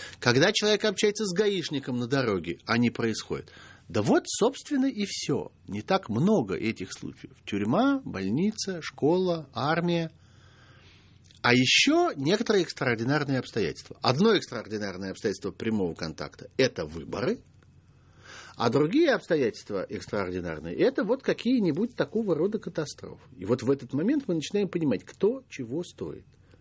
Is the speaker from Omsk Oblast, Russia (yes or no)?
no; Moscow, Russia; Мы, москвичи, а жители многих других российских городов с ужасом наблюдают